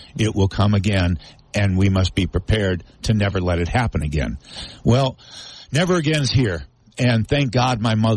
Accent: Utah, United States; And when we travel and we say we're from Utah, oh, how many wives do you have?

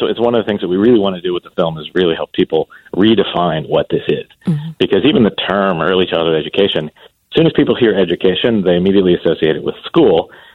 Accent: Columbus, Ohio, United States; And I had written a book about school desegregation in my hometown, which is Columbus, Ohio.

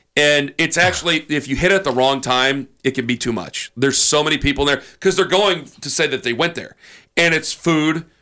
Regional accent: Canton, Ohio, United States; I'm actually like, no, I'm from Canton.

